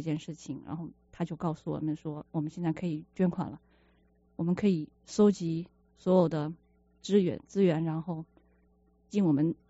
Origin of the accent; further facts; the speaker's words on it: Wuhan, Hubei, China; 在我自己一直读医，在武汉，我也是武汉人， 然后我的家乡出了事情